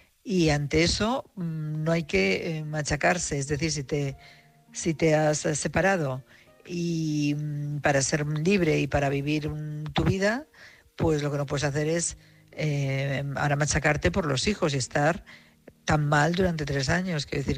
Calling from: Madrid, Community of Madrid, Spain; de Madrid

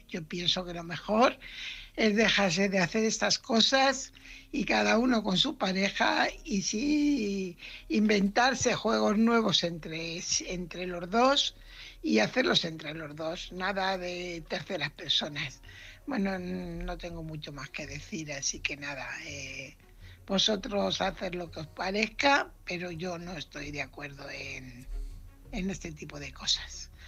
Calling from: Fuenlabrada, Community of Madrid, Spain; corresponsal de Fuenlabrada.

